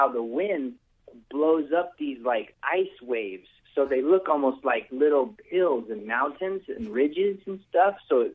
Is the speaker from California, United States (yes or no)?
yes; California, United States; I grew up in the Mojave Desert, so I'm a real wimp when it comes to, like, cold weather.